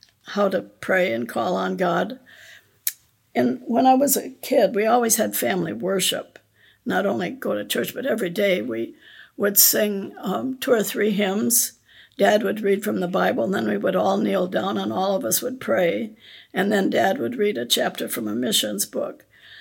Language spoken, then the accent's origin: English; Oxford, Michigan, United States; So I said, oh, hi … I'm from Oxford. And he thought I was from Oxford, England, and was really impressed.